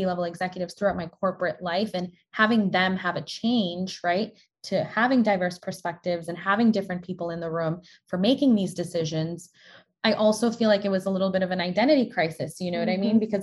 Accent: Boston, Massachusetts, United States; accent: Boston; It's like, you have an accent. And I'm like, yeah, I'm from Boston. Everybody has an accent from Boston.

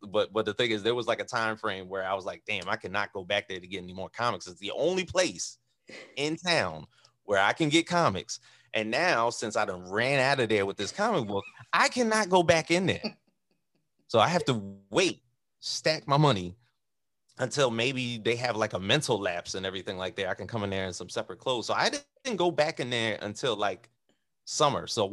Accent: Cape May, New Jersey, United States; I grew up in South Jersey in a very, very small town on the tip, the end of New Jersey, called Cape May.

